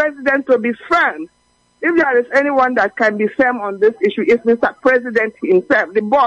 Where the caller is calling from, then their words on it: Ila, Delta, Nigeria; I'm reaching you from Ila, Delta State, this beautiful morning.